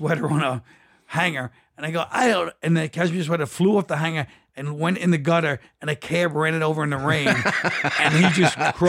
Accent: New York, United States; You know, because I'm from New York.

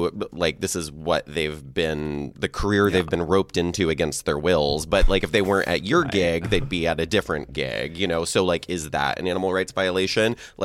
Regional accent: Seattle, Washington, United States; I'm from Seattle.

